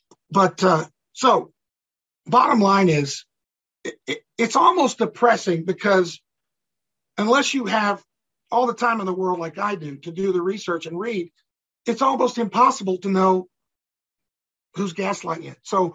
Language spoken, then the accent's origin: English; the South, United States; I'm from the South, and there's an old expression, whoever calls the tune, or you dance to whoever calls the tune.